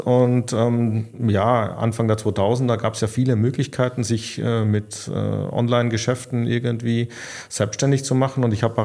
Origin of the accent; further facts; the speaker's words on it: Austria; now in Germany; ich bin nach wie vor Österreicher und das werde ich auch bleiben.